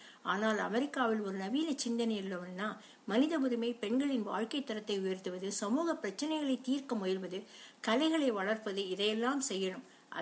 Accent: United States; நான் அமெரிக்காவிலேயே பிறந்து வளர்ந்தவன். இந்தியாவுக்கு போயிருக்கேன், ஆனால் அங்கே வசித்ததில்லை.

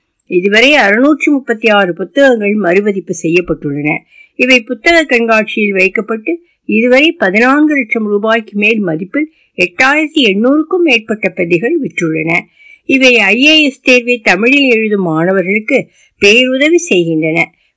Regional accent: Devanallur, Tamil Nadu, India; born there; திருநெல்வேலி மாவட்டம் தேவநல்லூரில் பிறந்தேன்.

